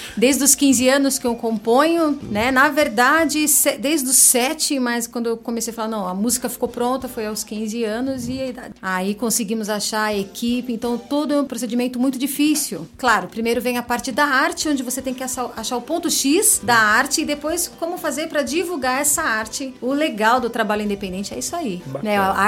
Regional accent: São Paulo, Brazil; born there; also born or lived in Fortaleza; Nasci em São Paulo, capital.

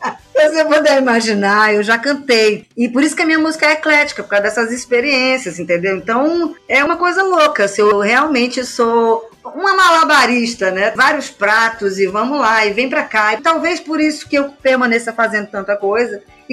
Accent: Brazil; a gente é brasileiro, né?

